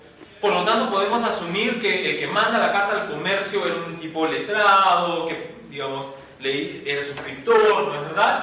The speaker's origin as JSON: {"language": "Spanish", "region": "Lima", "country": "Peru", "said": "como limeño del siglo XX-XXI, estoy como acostumbrado a las rejas. Todos vivimos entre rejas en esta ciudad, ¿no es verdad?"}